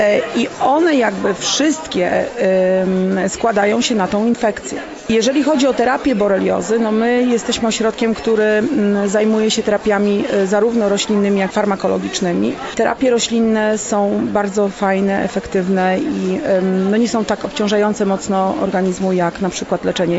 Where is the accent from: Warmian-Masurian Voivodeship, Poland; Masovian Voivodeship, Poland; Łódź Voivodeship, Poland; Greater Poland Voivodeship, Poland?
Greater Poland Voivodeship, Poland; Poznań; Ja pochodzę z Poznania i u nas zimy prawie nie ma, tak? My prawie śniegu w ogóle nie mamy